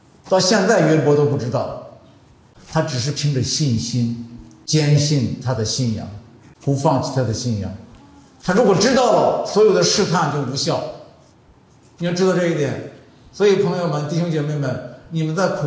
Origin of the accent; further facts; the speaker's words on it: China; 这个击打这个词儿，我们中国人原来不太用的。